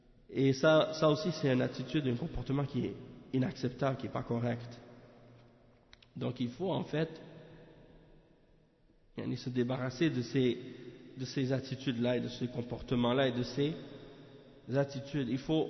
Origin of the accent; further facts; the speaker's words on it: Canada; Alors je lui ai dit, moi je viens du Canada.